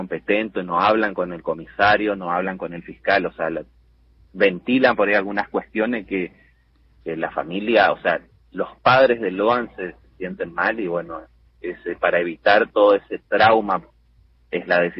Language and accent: Spanish; Bellavista, Corrientes, Argentina; born there; acá de Corriente, de Bellavista, de Goya, ando por todos lados. Soy nacido en Bellavista y por ahí suelo estar viviendo tengo varias lugares donde vivo